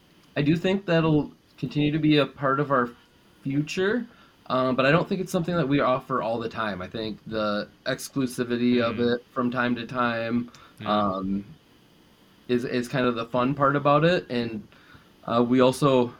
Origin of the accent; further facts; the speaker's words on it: Netherlands; I grew up in Holland, and the craft beer scene was always very alluring to me.